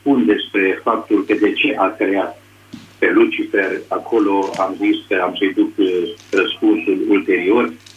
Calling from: Orăștie, Hunedoara County, Romania; sunt din Oreștie

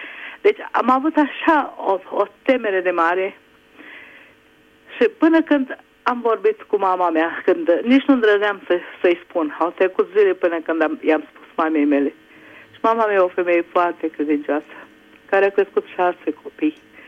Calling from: Budapest, Hungary; din Budapesta.

